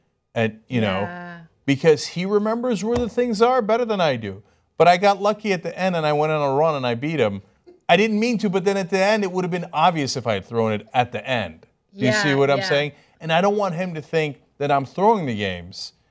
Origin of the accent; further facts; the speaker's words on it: Turkey; my best friend growing up in Turkey